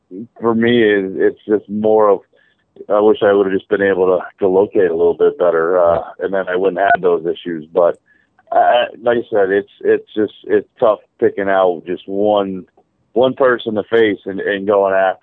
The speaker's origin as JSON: {"language": "English", "region": "Florida", "country": "United States", "tie": "born or raised there", "said": "When I grew up in Florida, I used to go to Daytona all the time."}